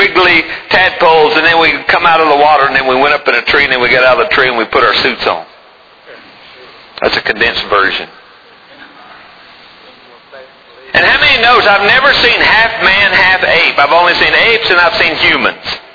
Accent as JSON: {"language": "English", "country": "United States", "said": "I'm an American."}